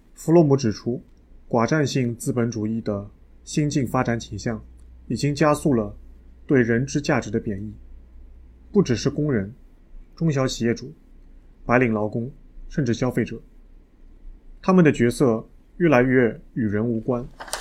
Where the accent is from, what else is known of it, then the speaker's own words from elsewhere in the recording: China; 我一个中国人